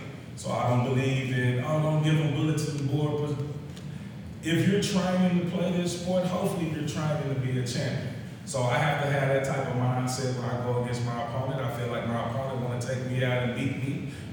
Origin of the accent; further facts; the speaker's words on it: Fort Worth, Texas, United States; also born or lived in Lubbock, United States; I'm a young kid from Fort Worth, Texas. I was born in West Texas and Lubbock, Texas. Grew up in Fort Worth, Texas.